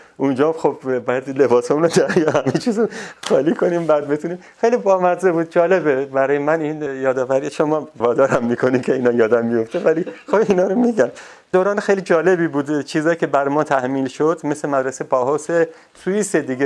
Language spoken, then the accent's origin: Persian; Ardabil, Ardabil Province, Iran; moved away; پدرم خونه خریده بود و من از اردبیل که اومدم توی این خونه بلوکای شهرها را زندگی میکردیم.